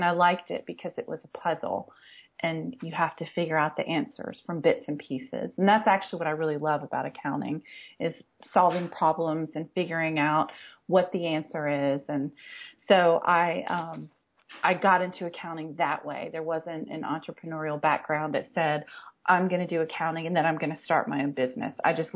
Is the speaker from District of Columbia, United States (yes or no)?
yes; Washington, District of Columbia, United States; I grew up in Washington, D.C., and I graduated from high school in 1988.